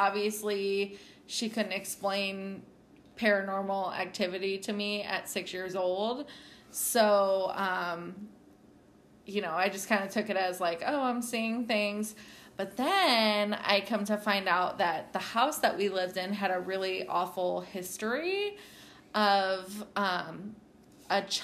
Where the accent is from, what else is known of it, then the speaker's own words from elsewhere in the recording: Pearl Harbor, Hawaii, United States; born there; But I was born in Hawaii on Pearl Harbor, and my dad was in the military